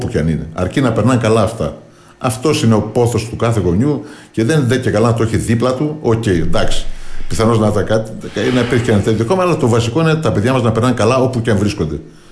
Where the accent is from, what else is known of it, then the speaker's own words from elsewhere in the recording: Northern Greece, Greece; εμείς που είμαστε λίγο από Βόρειο Ελλάδα.